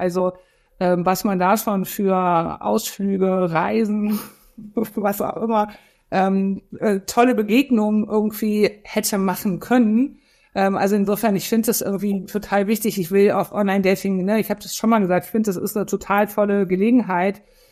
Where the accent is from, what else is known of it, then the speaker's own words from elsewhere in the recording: Cologne, North Rhine-Westphalia, Germany; ich komme aus Köln